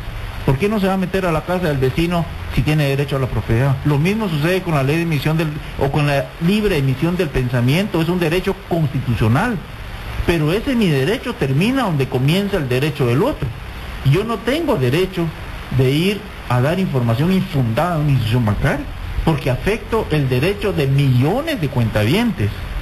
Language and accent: Spanish; Guatemala; Como guatemaltecos tenemos la obligación moral de cuidar nuestro sistema financiero